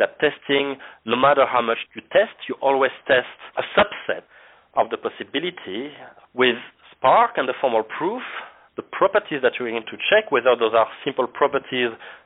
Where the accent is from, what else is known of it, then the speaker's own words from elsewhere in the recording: France; English is a second language; as my accent may have told already, I'm coming from France